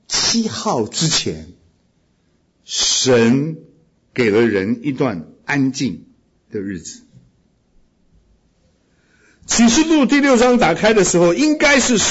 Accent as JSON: {"language": "Chinese", "country": "China", "moved": "as an adult", "lives_now": "United States", "said": "我那时候刚来美国就搞不懂啊，我说我们中国人傻会崇拜一个人啊"}